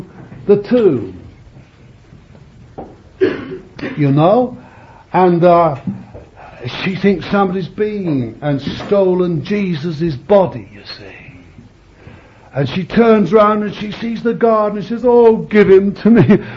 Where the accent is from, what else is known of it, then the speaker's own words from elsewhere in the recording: Bethnal Green, London, United Kingdom; he was a real old Londoner. You can tell I am. When I really get going, everybody knows I was born in Bethnal Green.